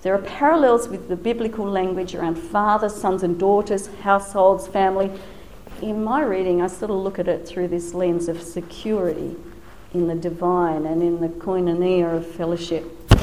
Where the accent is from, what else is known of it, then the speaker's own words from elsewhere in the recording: Tasmania, Australia; I grew up in Tasmania, and rural Tasmania